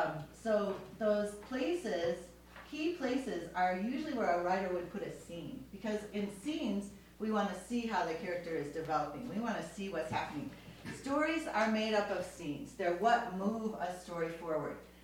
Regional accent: Seattle, Washington, United States; Yeah, we're from Seattle. We're from Seattle, you do everything in the rain.

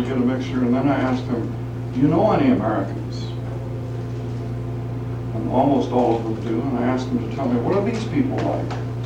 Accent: Canada; I'm Canadian

